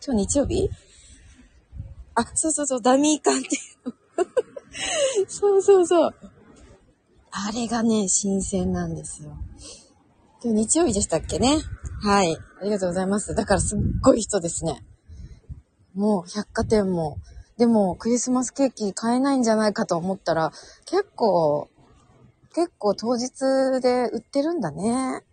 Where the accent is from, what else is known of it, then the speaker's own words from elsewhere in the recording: Miyazu, Kyoto, Japan; 私の地元のね、宮津の、丹後の宮津です、丹後の宮津。